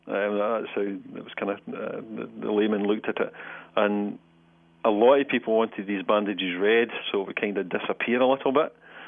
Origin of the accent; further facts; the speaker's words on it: Scotland, United Kingdom; that does leave me a little bit cold as a Scotsman.